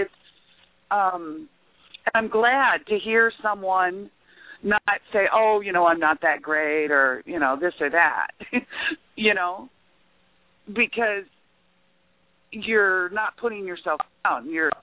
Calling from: Nebraska, United States; I'm calling from Nebraska.

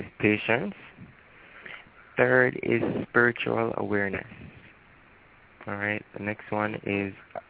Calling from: Jamaica; calling from Jamaica.

